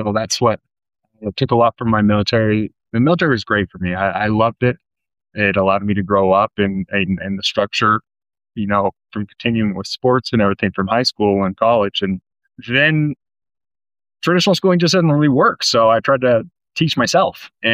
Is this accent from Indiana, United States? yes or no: no; Payson, Utah, United States; Yeah, from a farming community, born and raised in Payson, Utah, and yeah, you just kind of get creative sometimes.